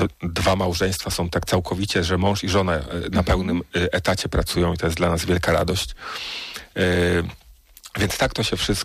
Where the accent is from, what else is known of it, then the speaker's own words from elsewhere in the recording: Luboń, Greater Poland Voivodeship, Poland; Ja w ogóle wychowałem się w parafii świętego Maksymiliana. Pochodzę z Lubonia i tam właśnie w parafii świętego Maksymiliana się wychowałem.